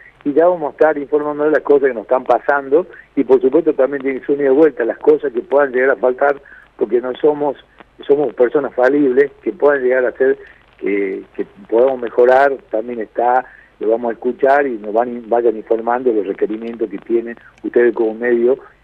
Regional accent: Jujuy, Argentina; now in Córdoba, Argentina; Sí, yo soy jujeño, pero vivo desde el año 68. Yo me vine acá a Córdoba porque mi padre tenía un establecimiento comercial, así que me vine, estudié acá, pero siempre vuelvo, yo tengo casa allá

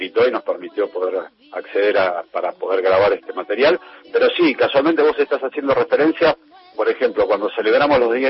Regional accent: Buenos Aires, Argentina; Nosotros somos porteños. En el caso mío, mi familia es de Tucumán

